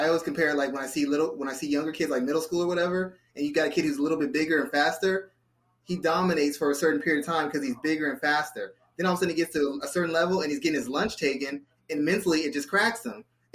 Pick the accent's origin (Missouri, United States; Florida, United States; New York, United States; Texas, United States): Texas, United States; San Antonio; I'm from San Antonio.